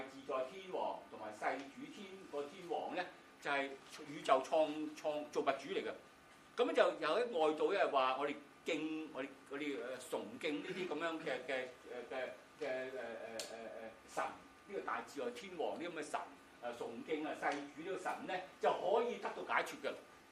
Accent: China; 咁我中國人咧就唔係喎，就狗我食喎，中國人。

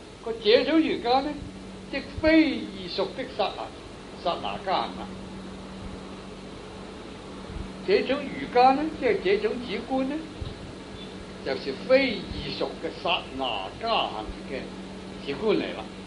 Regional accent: Guangdong, China; 我们广东人叫做龙骨车，龙骨车

